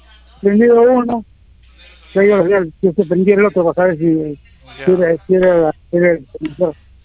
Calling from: Carabayllo, Lima, Peru; Soy de Caraballo

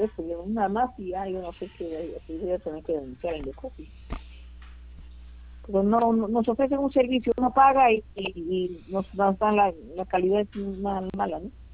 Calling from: San Martín de Porres, Lima, Peru; San Martín de Corres.

